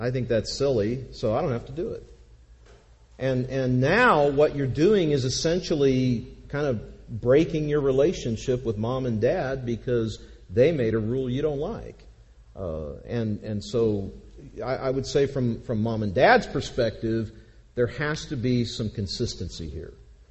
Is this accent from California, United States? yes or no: yes; California, United States; I can remember going through certain parts growing up in California, driving out toward the coast sometimes